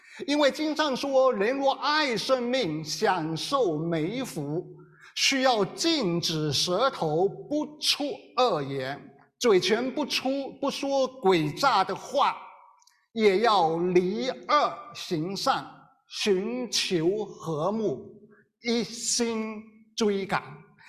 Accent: China; 福在我们中国人的文化当中是一个极其重要的概念

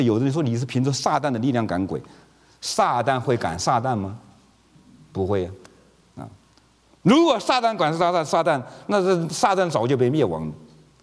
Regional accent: China; 这我们从中国来的已经很清楚

